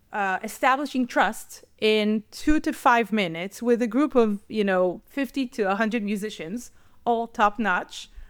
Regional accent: Israel; I grew up in Israel. So when I got, when I moved back to Israel, I joined a very, very famous children's choir.

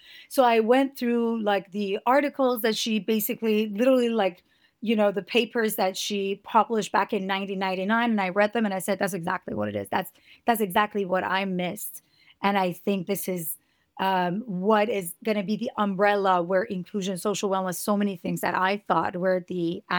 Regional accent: Iran; English is a second language; moved away as an adult; now in Montreal, Canada; I moved to Montreal from Iran in 2007 as an international student.

